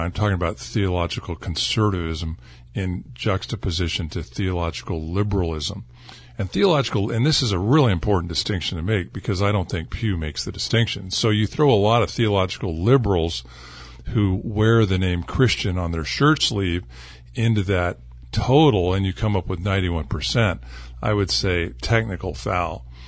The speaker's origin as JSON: {"language": "English", "region": "California", "country": "United States", "tie": "born or raised there", "said": "And I grew up basically in the Sierra Nevada trying new products"}